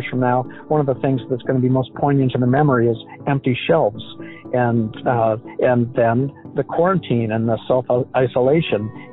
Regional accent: Alaska, United States; I was alive when the 1964 Great Alaska Quake happened, and I remember it vividly.

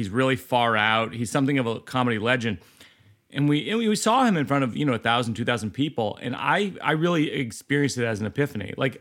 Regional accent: Shrewsbury, Massachusetts, United States; We grew up in Shrewsbury, Mass., which is outside of Worcester

